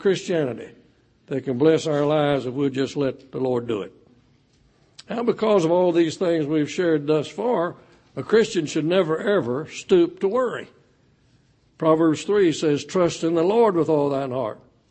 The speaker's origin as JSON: {"language": "English", "town": "Sherman", "country": "United States", "tie": "born or raised there", "said": "And I told Brother John Elmore, who led singing in my hometown of Sherman, that that was one of my favorite songs"}